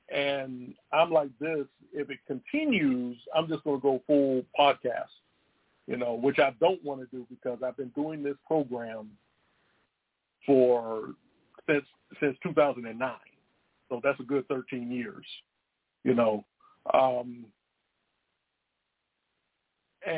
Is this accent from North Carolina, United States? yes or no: yes; North Carolina, United States; I'm from Southeast Pearl, North Carolina.